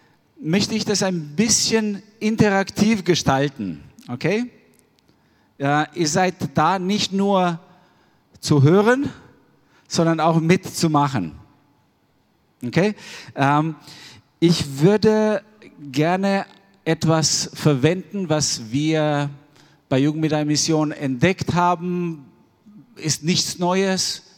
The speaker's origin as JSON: {"language": "German", "country": "Albania", "said": "ich komme ursprünglich aus Albanien"}